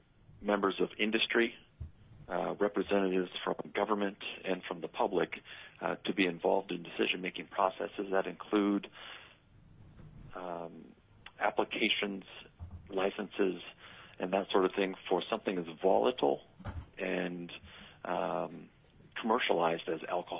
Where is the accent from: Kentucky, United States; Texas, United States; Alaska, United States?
Alaska, United States; Nome; also born or lived in Anchorage / Fairbanks; I was born and raised in Nome, Alaska. My family's from Nome, Kotzebue, and Elam. I spent my formative years there. I graduated high school from Diamond High School in Anchorage.